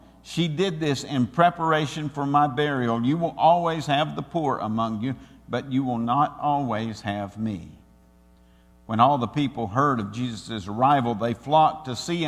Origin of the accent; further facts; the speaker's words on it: Georgia, United States; A few years ago, I sold the farm where I grew up in Georgia.